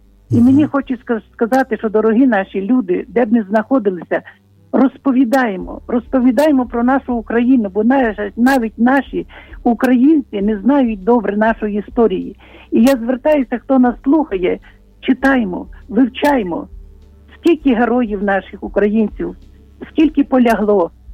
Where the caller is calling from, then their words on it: Lviv, Lviv Oblast, Ukraine; зі Львова.